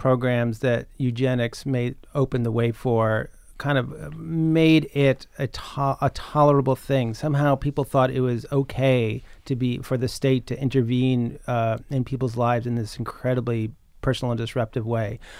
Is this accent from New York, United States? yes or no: no; New Jersey, United States; she grew up not far where I grew up in Hunterdon County, New Jersey